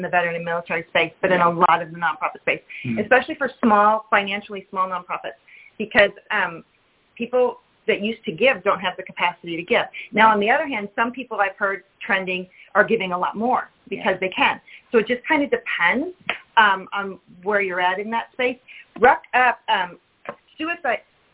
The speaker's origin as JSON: {"language": "English", "region": "California", "country": "United States", "said": "And I'd be like, no, I'm from Orange County."}